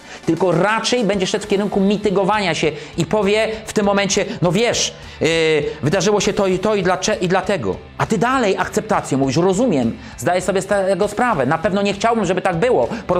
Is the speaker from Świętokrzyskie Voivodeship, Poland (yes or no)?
no; Kraków, Lesser Poland, Poland; Ja jestem z Krakowa, dlatego powiedziałem włącza.